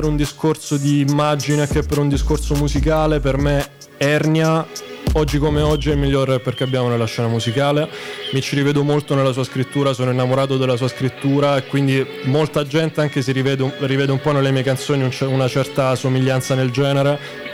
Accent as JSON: {"language": "Italian", "town": "Lecce", "region": "Apulia", "country": "Italy", "moved": "yes", "lives_now": "Milan, Italy", "said": "Io abito praticamente qua dietro, vengo da Lecce."}